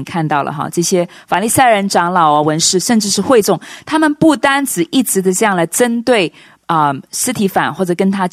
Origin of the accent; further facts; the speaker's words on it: Hong Kong; accent: Taiwanese; also born or lived in China; 包括我自己，我是从中国跟香港来，但是我的口音都像台湾人哈。